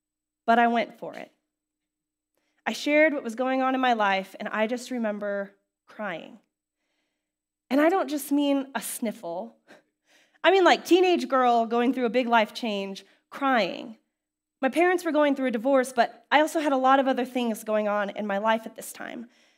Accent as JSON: {"language": "English", "town": "Fort Collins", "region": "Colorado", "country": "United States", "tie": "born or raised there", "said": "Growing up in Fort Collins, we moved around a lot, so I don't have one place that is my childhood home."}